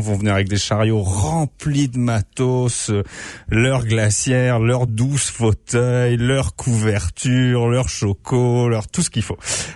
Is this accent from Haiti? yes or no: no; France; now in Canada; comme on dit chez nous en France, je sais pas comment on dit ici